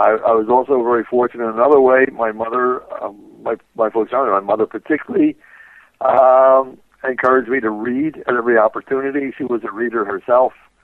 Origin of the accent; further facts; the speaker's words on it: Philadelphia, Pennsylvania, United States; I grew up in South Philadelphia. Working class parents.